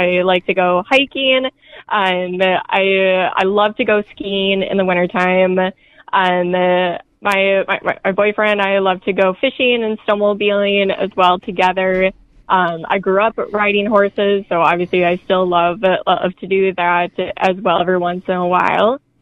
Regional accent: Nerstrand, Minnesota, United States; So I grew up in Nurse Strand, Minnesota. I went to school in Northfield, though.

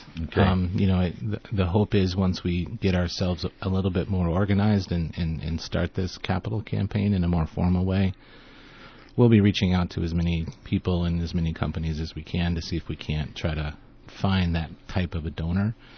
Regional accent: Gillette, Wyoming, United States; And, you know, growing up in Gillette, when we, you know, as kids didn't have much to do, we would go to the rec center and we'd play pickup basketball games and volleyball games.

